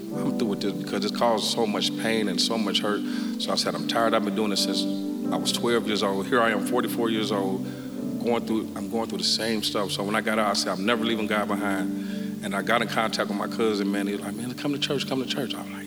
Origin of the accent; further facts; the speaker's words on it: Waukegan, Illinois, United States; I was raised in Waukegan, Illinois, where my parents were on drugs and alcohol.